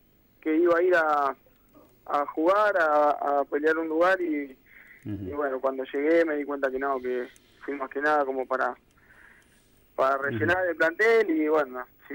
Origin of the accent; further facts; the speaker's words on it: Berisso, Buenos Aires Province, Argentina; estoy en Berizo. Yo soy de Berizo, hablando de La Plata.